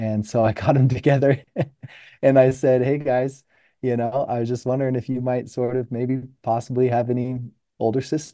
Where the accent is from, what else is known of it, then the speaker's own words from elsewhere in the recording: Idaho, United States; So Katie and I, I'm from Idaho originally.